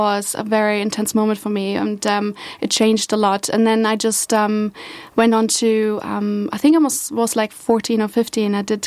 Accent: Berlin, Germany; I grew up in Berlin, and it started very early, actually.

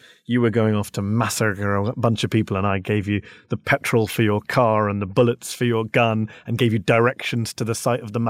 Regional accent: United Kingdom; As a Brit, I 100% agree with you.

